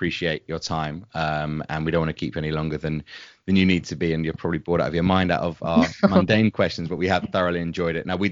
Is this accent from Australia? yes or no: no; England, United Kingdom; So as an English Jew, I don't have to do Thanksgiving or Christmas turkey.